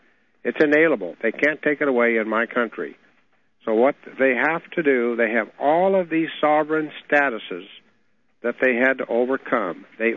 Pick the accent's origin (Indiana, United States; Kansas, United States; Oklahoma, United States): Kansas, United States; born there; When you and I came into this world, I was born in Kansas.